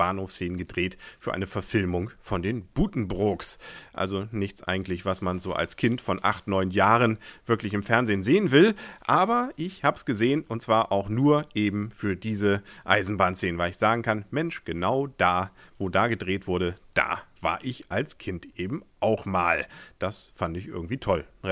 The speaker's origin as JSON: {"language": "German", "town": "Kiel", "region": "Schleswig-Holstein", "country": "Germany", "said": "Ist ja eigentlich auch eine schöne Sache als Kieler, wenn man an den Strand will, einfach mal ja, so knapp eine halbe Stunde mit der Bahn dann zum Strand zu fahren"}